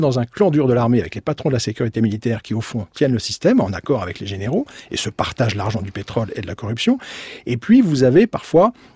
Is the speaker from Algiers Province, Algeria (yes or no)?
yes; Algiers, Algiers Province, Algeria; Moi, j'ai grandi à Alger, je vois où sont les casernes